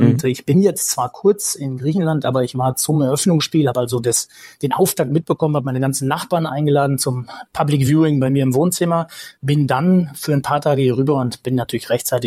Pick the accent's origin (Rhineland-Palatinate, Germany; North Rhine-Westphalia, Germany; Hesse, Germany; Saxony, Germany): North Rhine-Westphalia, Germany; wie man so früher als Jugendlicher im Sauerland immer sagte